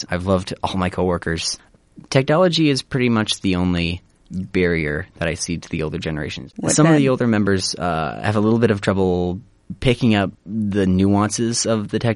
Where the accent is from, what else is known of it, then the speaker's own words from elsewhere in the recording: Sioux City, Iowa, United States; born there; now in Clive, United States; I am an Iowan. I was born in Sioux City. I currently live in Clive. It's a little town in Des Moines.